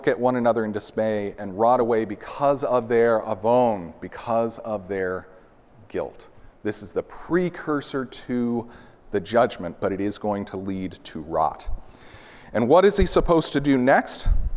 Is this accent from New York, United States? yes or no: no; Nebraska, United States; I grew up in Nebraska, and so I am well-versed in the ability to go out like a pioneer and find what we would call cow pies